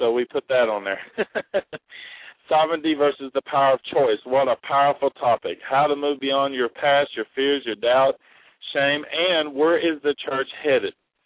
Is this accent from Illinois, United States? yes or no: no; Russellville, Arkansas, United States; Because we're originally from Arkansas. I want to let you all know that, our audience, from Russellville, Arkansas.